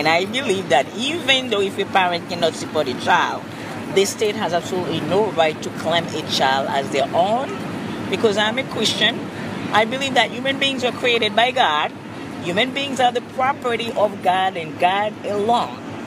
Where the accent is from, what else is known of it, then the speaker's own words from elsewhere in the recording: Haiti; I'm from Haiti, so I'm from the Caribbean.